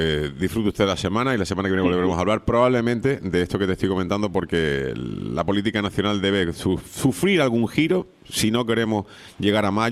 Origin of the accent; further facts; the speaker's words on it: Spain; y digo, porque soy español, si fuera italiano, claro, igual llevaría la bandera de Italia.